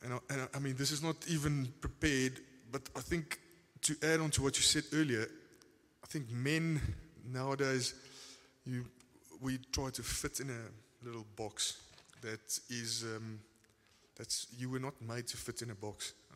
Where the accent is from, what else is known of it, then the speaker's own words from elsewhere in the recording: South Africa; because as a South African, you're thinking they're here